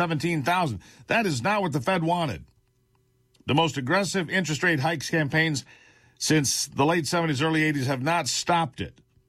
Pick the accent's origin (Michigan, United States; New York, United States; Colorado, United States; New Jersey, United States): Michigan, United States; Across my home state, 336 in Michigan.